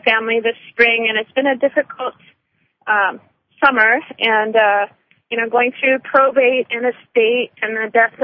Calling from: Anchorage, Alaska, United States; I'm calling from Anchorage, Alaska.

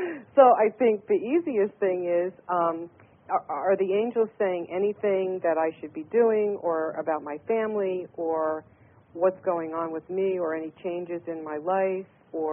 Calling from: New Jersey, United States; New Jersey.

